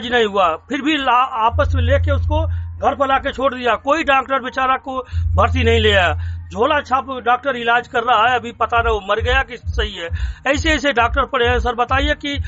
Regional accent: Jalalabad, Uttar Pradesh, India; जलालाबाद का रहने वाला हूँ, जिला गाजीपुर हमारा।

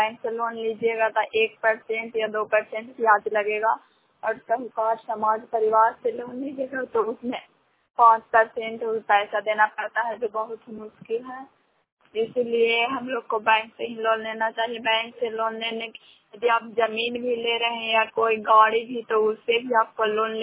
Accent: Bihar, India; रमजान पंचायत शाम सरखनगढ़ परसराय जिला नालंदा की निवासी हूँ।

